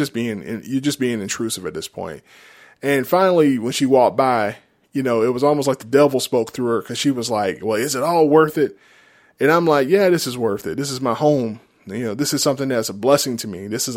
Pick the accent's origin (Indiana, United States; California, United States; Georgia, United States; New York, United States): Georgia, United States; You know, I grew up in South Georgia. I grew up in rural South Georgia. So I lived around farms and I was always outside in the country.